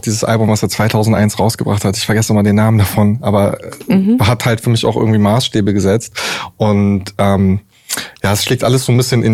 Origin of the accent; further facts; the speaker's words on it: Düsseldorf, North Rhine-Westphalia, Germany; also born or lived in Wuppertal; ich komme aus dem wunderschönen Düsseldorf. Da bin ich geboren. Ich habe mittendrin in Wuppertal gewohnt, habe dort studiert und bin jetzt seit Anfang letzten Jahres wieder in Düsseldorf zurück.